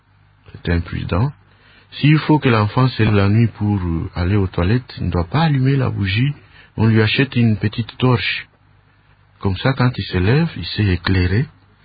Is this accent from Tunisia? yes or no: no; Mbuji-Mayi, Kasaï-Oriental, DR Congo; Je viens de Mbujimayi. J'étais ici en formation.